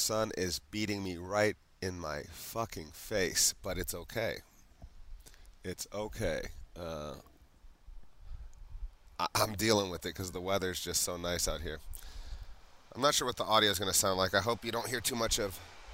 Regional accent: Cincinnati, Ohio, United States; born there; And I was born in Cincinnati, and that's where it's at, so it's kind of hard for me to say.

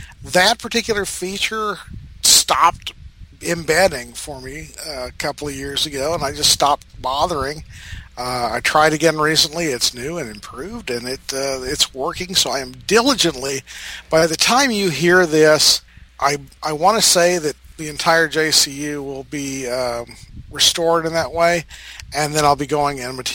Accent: Scotland, United Kingdom; You're Irish, and I'm Scottish.

